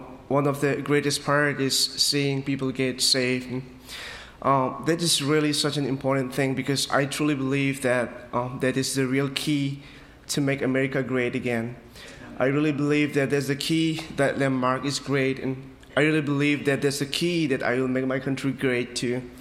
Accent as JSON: {"language": "English", "country": "Myanmar", "second_language": "English", "said": "I am from Myanmar, which is the future greatest country."}